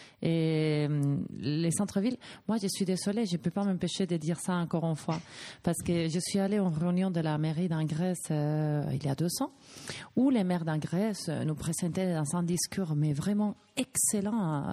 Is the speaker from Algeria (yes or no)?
no; Spain; French is a second language; parce qu'en tant qu'espagnol, des fois pour moi, écrire c'est quand même complexe